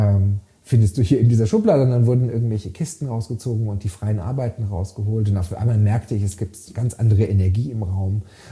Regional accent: Freiburg im Breisgau, Baden-Württemberg, Germany; in Freiburg im Breisgau, wo ich aufgewachsen bin.

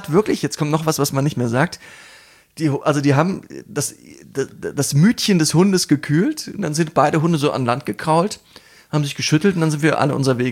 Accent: Cologne, North Rhine-Westphalia, Germany; now in Berlin, Germany; also ich bin ja aus Köln nach Berlin gezogen.

